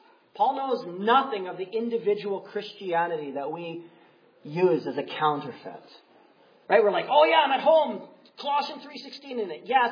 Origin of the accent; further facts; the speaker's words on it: England, United Kingdom; My English neighbors loved it because I'm English.